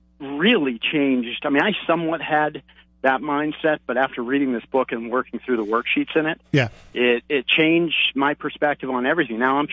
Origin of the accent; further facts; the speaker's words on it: Maine, United States; I came from Maine and was able to go there for in-state.